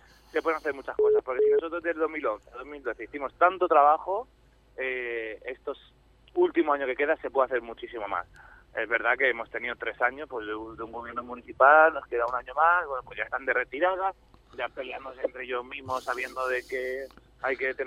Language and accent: Spanish; Spain; como cualquier español, tengo que ganarme mi sueldo todos los meses.